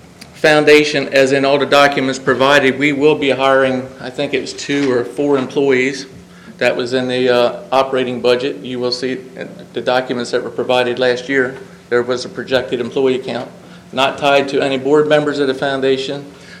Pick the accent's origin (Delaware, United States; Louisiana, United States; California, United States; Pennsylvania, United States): Delaware, United States; Laurel; from Laurel, Delaware, representing the foundation, also representing the integrity of our family.